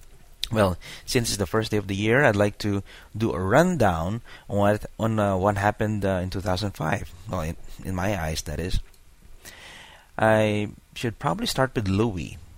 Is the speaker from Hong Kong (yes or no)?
no; Philippines; now in Houston, United States; I am a Filipino gay cub residing in the suburbs of Houston.